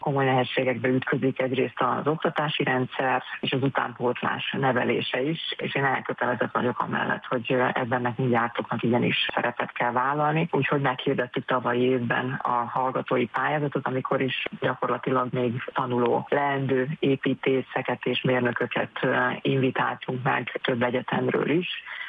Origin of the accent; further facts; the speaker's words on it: Szolnok, Jász-Nagykun-Szolnok, Hungary; ugyanis én is Szolnokról származom, úgyhogy jó volt látni, hogy egy ilyen alföldi városban is vannak még megvalósult szép projektek